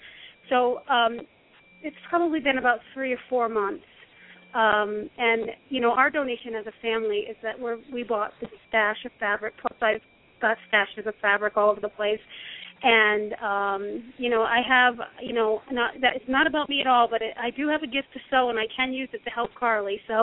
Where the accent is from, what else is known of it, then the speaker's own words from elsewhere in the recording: Connecticut, United States; moved away as an adult; I live out in Utah now. I was born and raised in Connecticut, but we live out in Utah now.